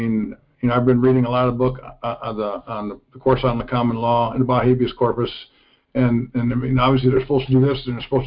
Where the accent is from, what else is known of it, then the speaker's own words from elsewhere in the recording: Michigan, United States; Michigan. Michigan.